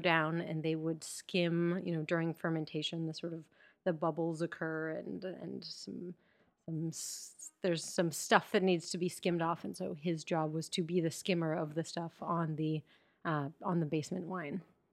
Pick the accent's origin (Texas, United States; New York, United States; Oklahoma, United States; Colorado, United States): Colorado, United States; I'm from Colorado.